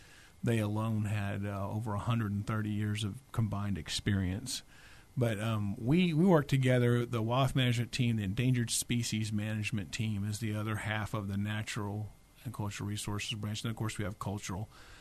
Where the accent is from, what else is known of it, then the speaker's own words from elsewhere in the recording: Texas, United States; because I grew up right outside of Fort Cavazos. They moved through our ranch in 1982